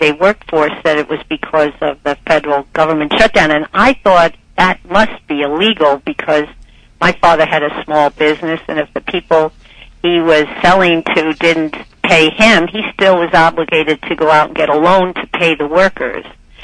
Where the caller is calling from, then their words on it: Washington, District of Columbia, United States; Mm-hmm. And I'm calling from Washington, D.C.